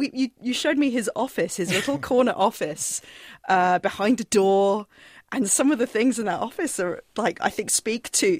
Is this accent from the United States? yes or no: no; England, United Kingdom; moved away; I grew up in England